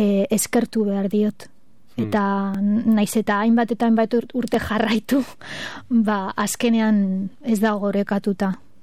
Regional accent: Basque Country, Spain; Ni euskalduna naiz.

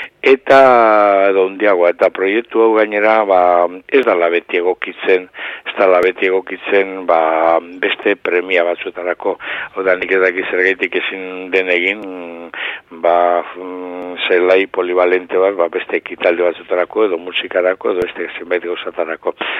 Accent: Basque Country, Spain; hemen bizkaitarra gara gauza guztietarako

